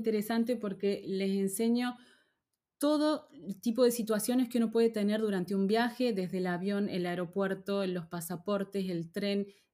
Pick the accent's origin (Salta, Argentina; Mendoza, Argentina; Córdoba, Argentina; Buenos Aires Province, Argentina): Córdoba, Argentina; moved away as an adult; now in France; me estaban ofreciendo un puesto en Buenos Aires, yo soy de Córdoba